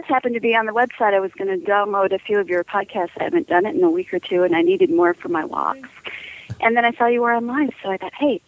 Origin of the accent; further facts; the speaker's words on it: Illinois, United States; moved away; I'm a Flatlander. They call us Flatlanders. I came from Illinois.